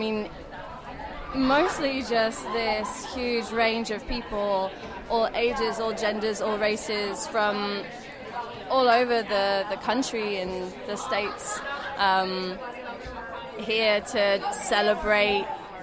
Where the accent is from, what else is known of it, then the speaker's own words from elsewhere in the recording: United Kingdom; I'm a British dominatrix, and I'm here because I want to meet people like me.